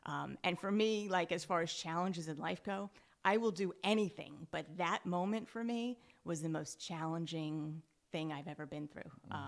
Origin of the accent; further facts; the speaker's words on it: Rocky Point, New York, United States; also born or lived in Pennsylvania; I grew up on Long Island. Can I say which area or does it not matter?